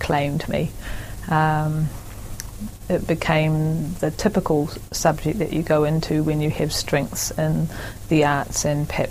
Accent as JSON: {"language": "English", "region": "Auckland", "country": "New Zealand", "tie": "born or raised there", "said": "I grew up in Auckland."}